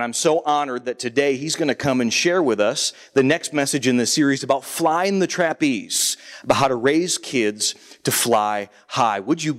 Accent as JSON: {"language": "English", "town": "Newaygo", "region": "Michigan", "country": "United States", "tie": "born or raised there", "said": "And I grew up there on Hess Lake"}